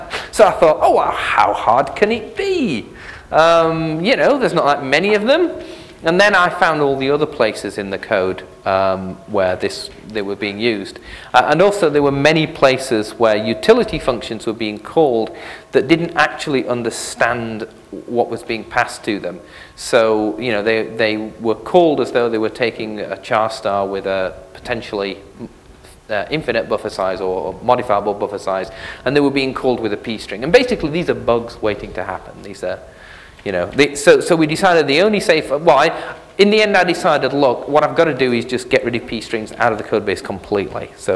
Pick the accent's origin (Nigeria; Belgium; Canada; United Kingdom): United Kingdom; England; now in United States; You know, being originally a Brit and now an American, of course, I have the usual sort of English complete myopia.